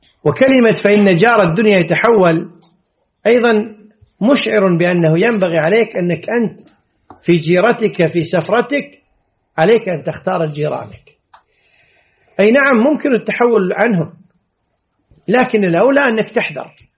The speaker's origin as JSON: {"language": "Arabic", "country": "Kuwait", "said": "والمثل عندنا بالكويت يقول: لي مو على دينك ما يعينك"}